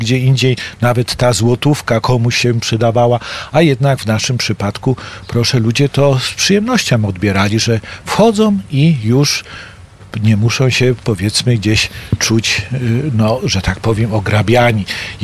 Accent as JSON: {"language": "Polish", "region": "Lower Silesian Voivodeship", "country": "Poland", "tie": "born there", "said": "Ja urodziłem się w naszych pięknych Karkonoszach"}